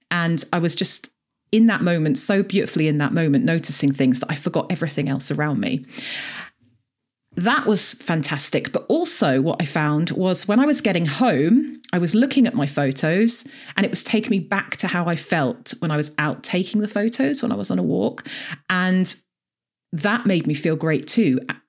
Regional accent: South East England, United Kingdom; moved away as an adult; now in Edinburgh, United Kingdom; And I moved to Edinburgh about 10 years ago. So I'm actually originally from just outside London, obviously by my accent. And I've been up here in Scotland for about 10 years.

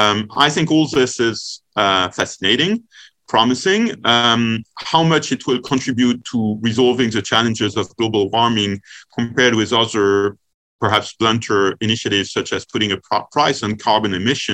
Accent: France; my home country of France

